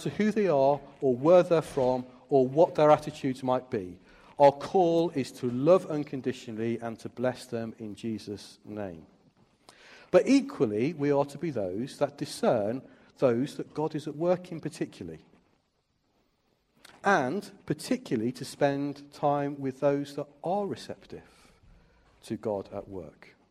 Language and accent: English; United Kingdom; I mean, we're British and that sounds quite rude, doesn't it?